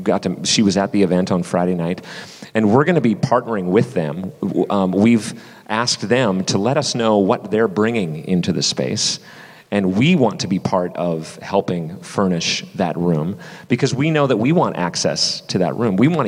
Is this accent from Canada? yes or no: yes; Canada; because I'm so Canadian